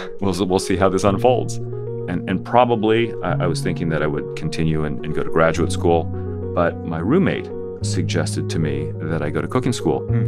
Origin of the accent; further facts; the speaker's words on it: Colorado, United States; growing up in Colorado, this is not how we ate burritos.